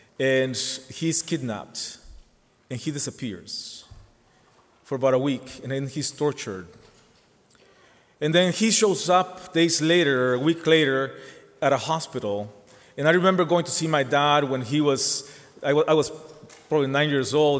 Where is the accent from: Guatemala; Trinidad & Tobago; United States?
Guatemala; born there; English is a second language; But I was born in 1970 in Guatemala.